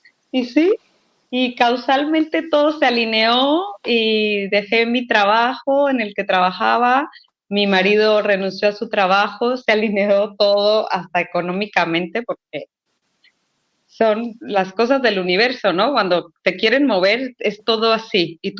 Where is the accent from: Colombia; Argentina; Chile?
Colombia; moved away as an adult; also born or lived in Spain; now in Playa del Carmen, Mexico; porque yo soy originaria de Colombia, pero me fui a vivir a España desde los 18 años. Y de España terminamos aquí, actualmente, aquí en Playa del Carmen